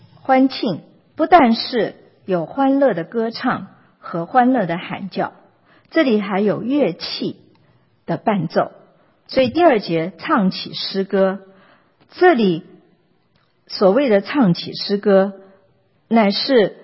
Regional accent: China; 我们中国人可能是比较保守，所以这我们唱歌是很安静的

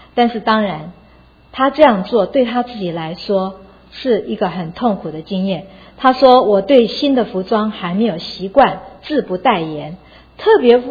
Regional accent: China

